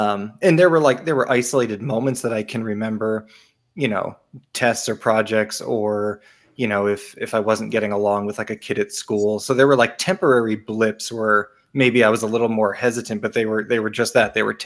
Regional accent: Connecticut, United States; But, like, you know, I grew up in the North. So Jane, you're from New Jersey. I grew up in Connecticut.

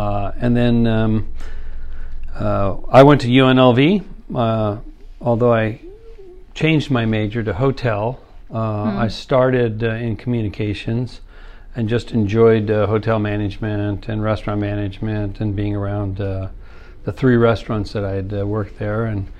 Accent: Las Vegas, Nevada, United States; I grew up in Las Vegas, Nevada, and my dad was a stagehand, and that's where we ended up because there was theater work there for people running spotlights, etc., building sets.

